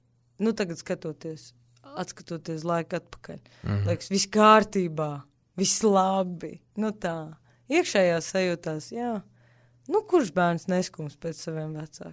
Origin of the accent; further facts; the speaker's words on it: Riga, Latvia; also born or lived in Kurzeme; es dzimu Rīgā, augu arī Rīgā un arī daļas līdz 12 gadiem vasaras augu laukos, Kurzemē, Jaunutriņos